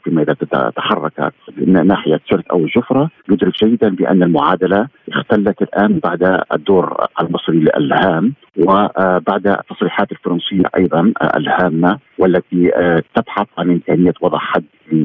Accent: Libya; ولكن نحن كليبيين نرفض هذه المنطقة العازلة

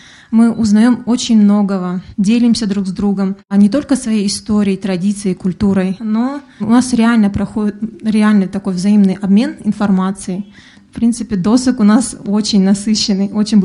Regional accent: Dagestan, Russia; Я из Республики Дагестан.

